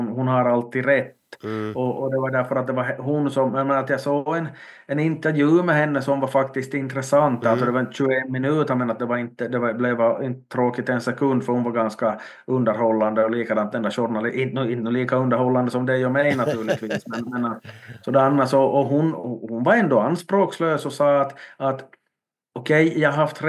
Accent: Finland; jag menar som finländare

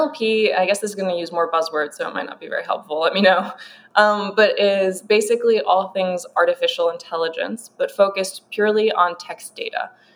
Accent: United States; We're both American in this weird country where they all have accents.

